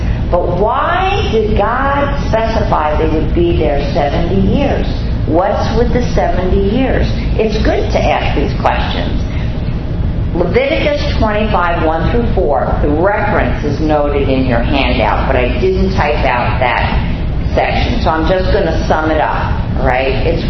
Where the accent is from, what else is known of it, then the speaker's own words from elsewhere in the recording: Bronx, New York, United States; Yeah, see, I'm from the Bronx. I don't know these things.